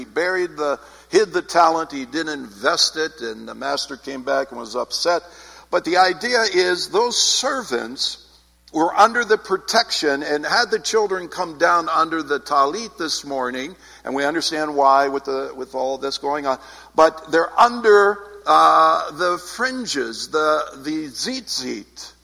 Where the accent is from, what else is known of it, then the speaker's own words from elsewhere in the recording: Canton, Ohio, United States; When I was a child, I grew up here in Ohio, in Canton, in fact.